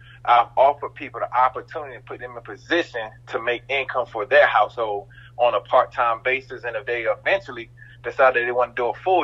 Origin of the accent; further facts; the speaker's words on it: Columbia, South Carolina, United States; Where I grew up at on North Main, right here in Columbia, South Carolina, an African-American male, I was like, you got the wrong person.